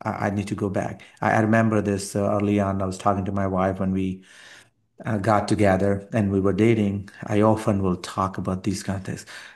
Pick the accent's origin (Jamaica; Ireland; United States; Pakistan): Pakistan; English is a second language; So my background is I come from a persecuted background. I'm a Pakistani Christian, so persecution was common.